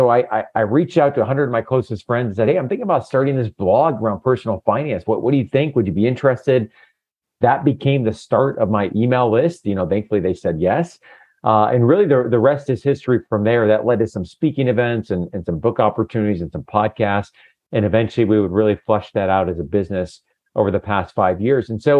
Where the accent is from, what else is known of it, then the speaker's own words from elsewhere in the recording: Buffalo, New York, United States; My grandfather started a nursery farm where I grew up in Buffalo, New York.